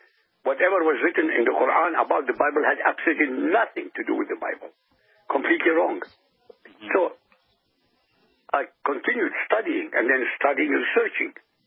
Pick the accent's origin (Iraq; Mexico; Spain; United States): Iraq; English is a second language; moved away as an adult; I grew up in Iraq.